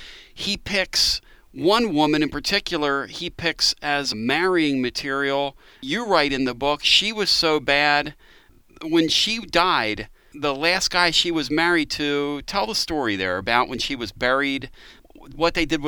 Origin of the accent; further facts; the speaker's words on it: Pennsylvania, United States; I'm from Pennsylvania, okay, so we would have called it upstate Pennsylvania